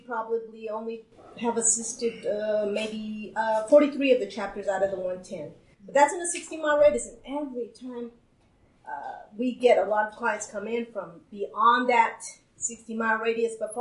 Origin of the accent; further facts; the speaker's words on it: Zuni, New Mexico, United States; also born or lived in Acoma; I come from Zuni and Acoma, so I'm used to, like, we're right here, so.